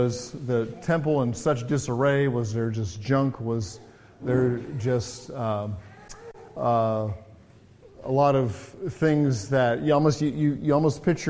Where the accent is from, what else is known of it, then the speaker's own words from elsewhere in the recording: England, United Kingdom; growing up in England, I remember my dad getting cornered by a rat